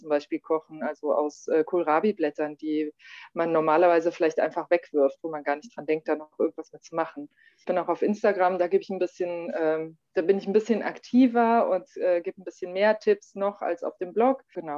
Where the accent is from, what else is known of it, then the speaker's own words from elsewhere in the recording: Frankfurt, Hesse, Germany; Ich komme aus Frankfurt